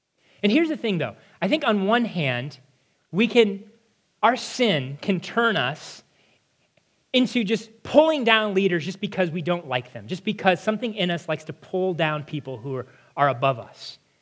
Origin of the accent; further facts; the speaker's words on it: Nebraska, United States; So I grew up in Nebraska. I am from Nebraska. I grew up watching the Cornhuskers in the 80s and 90s.